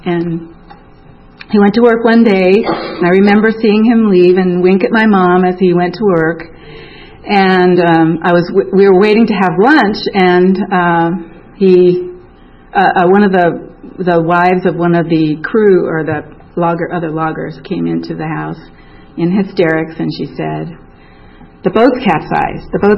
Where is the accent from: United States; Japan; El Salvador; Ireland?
United States; Alaska; I was born in Alaska to parents who didn't think they could have children. And we lived on an island.